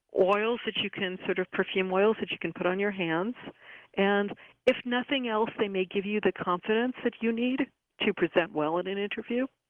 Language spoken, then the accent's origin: English; New York, United States; or, you know, I'm from New York, so Tony